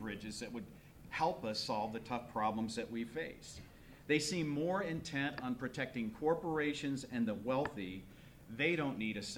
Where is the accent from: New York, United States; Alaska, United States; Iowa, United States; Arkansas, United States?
Iowa, United States; Brooklyn; the same opportunity to live the American dream that I had growing up in Brooklyn, Iowa.